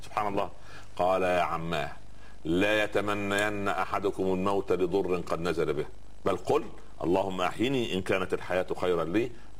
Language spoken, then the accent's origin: Arabic; Egypt; عندنا في مصر